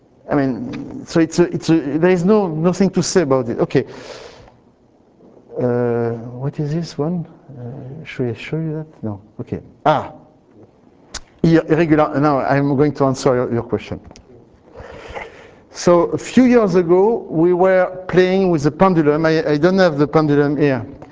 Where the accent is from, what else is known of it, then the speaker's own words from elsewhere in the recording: Nice, Provence-Alpes-Côte d'Azur, France; English is a second language; Okay, yeah, but I am from Nice, so.